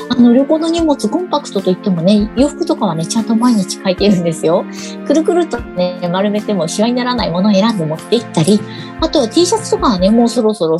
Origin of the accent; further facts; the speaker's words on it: Kanto, Japan; 私はね、ずーっと子供の頃から関東地方に住んでいるんですけれどもね